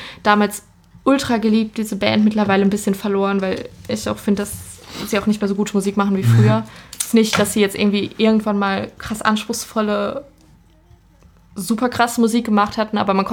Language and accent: German; North Rhine-Westphalia, Germany; ich komme aus dem Ruhrgebiet